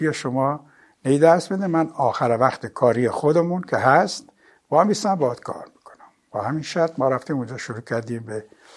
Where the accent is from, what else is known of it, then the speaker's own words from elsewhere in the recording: Khuzestan, Iran; گفت بچه کجایی؟ گفتمش که خوزستانیم. گفت که سیستانی. گفتم نه خوزستانی.